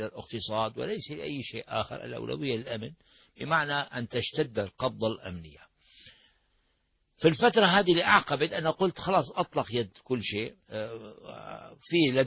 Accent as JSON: {"language": "Arabic", "country": "Syria", "said": "كان عندنا في سوريا أكثر من 4000 سجين رأي أو سجين سياسي"}